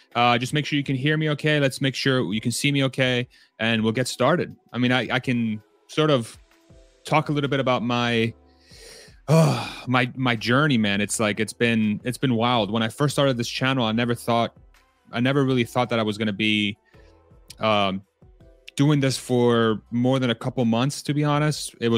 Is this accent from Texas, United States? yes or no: yes; Texas, United States; my God, I'm Texan, jeez